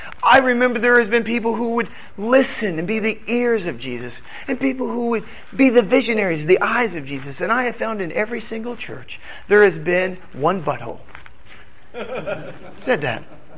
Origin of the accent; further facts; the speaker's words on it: Kentucky, United States; Man, I grew up in Kentucky, man.